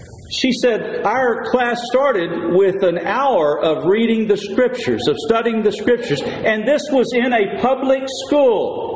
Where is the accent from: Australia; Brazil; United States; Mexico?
United States; the South; I grew up in the South. My grandparents grew up in the Depression, in the 20s, in the 30s.